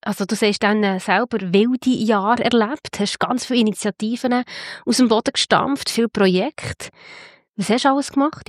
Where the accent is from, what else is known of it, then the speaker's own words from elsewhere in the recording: Bern, Switzerland; ich bin im Raum Bern aufgewachsen